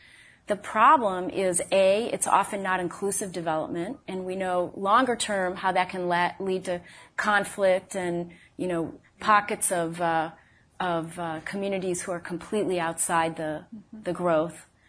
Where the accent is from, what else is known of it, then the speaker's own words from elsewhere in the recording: Minnesota, United States; now in Washington, D.C., United States; here in Washington, D.C., right? As a Minnesotan, I'm appalled, but okay.